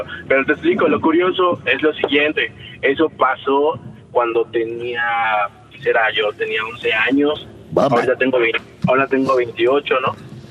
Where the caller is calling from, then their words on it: Mérida, Yucatán, Mexico; De Mérida.